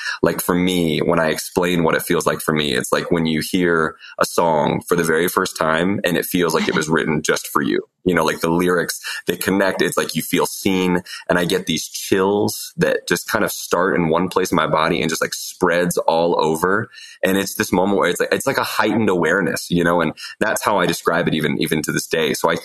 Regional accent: Las Vegas, Nevada, United States; born there; also born or lived in Japan / California; Well, I was born in Vegas. I spent a couple of years here, a little bit in Japan and California.

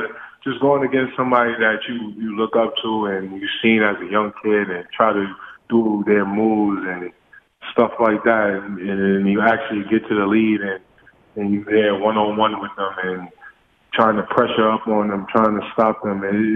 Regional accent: Coney Island, New York, United States; Growing up in Coney Island, you know, it's tough.

